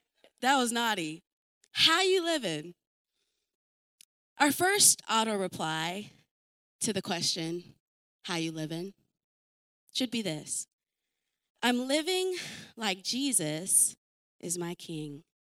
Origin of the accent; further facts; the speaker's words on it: North Dakota, United States; born there; I'm so thankful I was born in America. I was born in North Dakota.